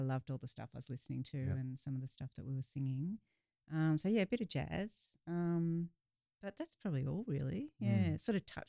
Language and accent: English; Australia; accent: Australian; So I've had to work to try to, you know, get back to my Australian accent on those two songs.